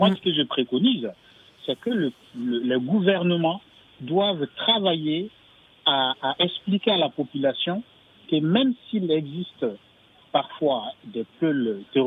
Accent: Burkina Faso; Moi, je suis du Burkina Faso, je sais de quoi je parle.

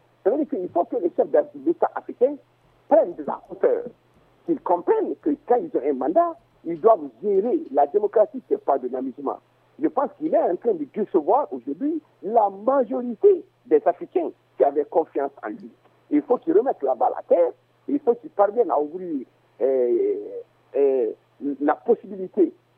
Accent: Guinea; moi, en tant que Guinéen, je considère le Bénin comme étant un modèle de démocratie.

